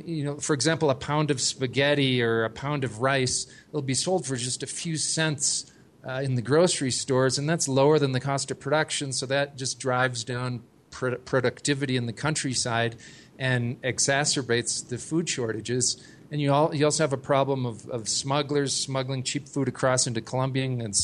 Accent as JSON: {"language": "English", "country": "United States", "said": "Myself as an American going into Venezuela"}